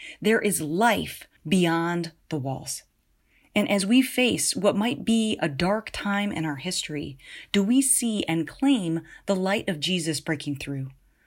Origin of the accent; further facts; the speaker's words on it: California, United States; Projections were showing that 46% of California, my home state, could get COVID-19